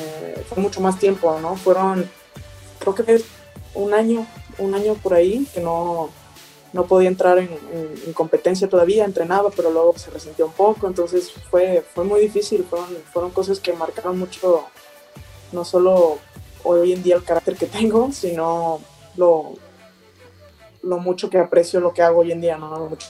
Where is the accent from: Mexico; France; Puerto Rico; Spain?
Mexico; Guadalajara, Jalisco; Sí, yo soy de Guadalajara